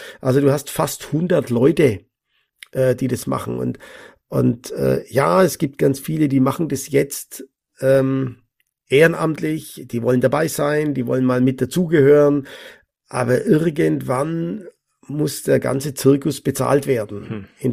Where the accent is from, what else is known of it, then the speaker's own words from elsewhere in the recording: Bavaria, Germany; Ich bin ich sag's immer so witzig, als Mittelfranke eben anders strukturiert.